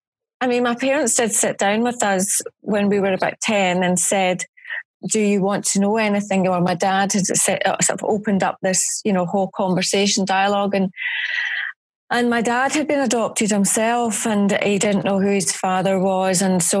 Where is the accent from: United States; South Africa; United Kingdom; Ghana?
United Kingdom; Scotland; I'm Scottish. very defensive about being Scottish.